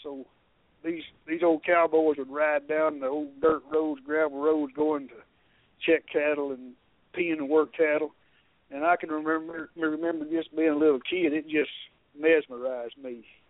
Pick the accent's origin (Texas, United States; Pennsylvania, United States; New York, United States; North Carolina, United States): Texas, United States; Well, actually, I'm from Northeast Texas.